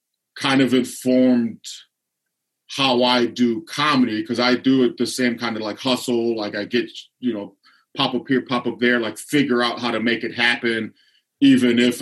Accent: Lorain, Ohio, United States; Lorraine used a big steelyard, shipyard, auto industry. So like my dad used to work at the steel mill when I was a kid.

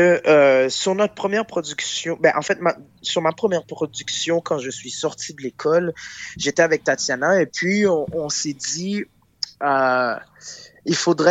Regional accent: Montreal, Quebec, Canada; moi, je viens de l'Est de Montréal. Comment dire, j'ai grandi dans des HLM.

